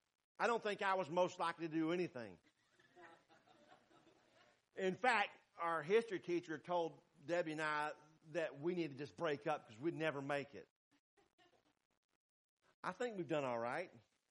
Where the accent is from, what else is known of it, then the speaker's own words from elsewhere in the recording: North Carolina, United States; In the little town that I grew up in North Carolina, there were about 200 Baptist churches.